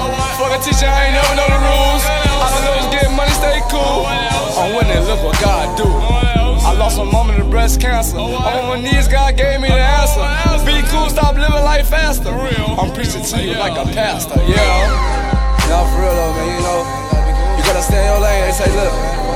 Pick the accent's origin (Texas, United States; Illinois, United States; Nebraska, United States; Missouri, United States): Illinois, United States; Chicago; And I'm real. Like when I say, I'm from Chicago.